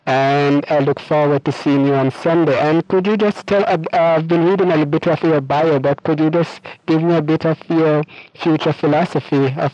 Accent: Jamaica; And I'm from Jamaica, like yourself.

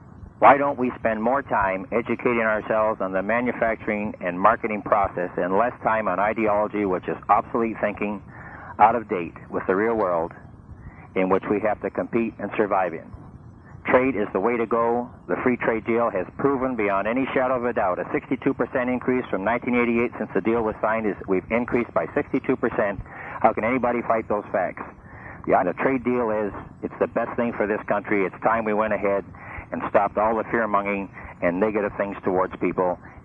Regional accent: Guelph, Ontario, Canada; I'm from Guelph here in town.

